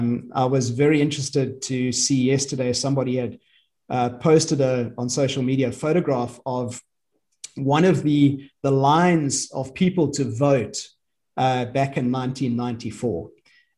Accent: South Africa; it's been a joy for me to spend my entire 50-something years of life here in South Africa. I grew up in the apartheid years, very much in the thick of the apartheid years.

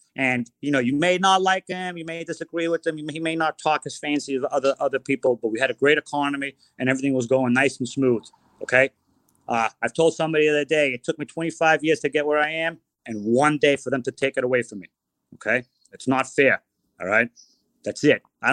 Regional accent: United States; I'm an American. I love this country. I came here when I was 3 years old.

